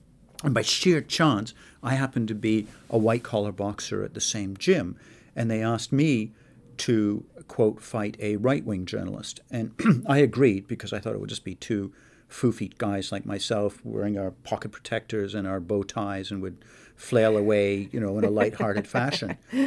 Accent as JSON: {"language": "English", "country": "Canada", "said": "And I am Canadian, even though I sound to many of our listeners as if I have a UK accent."}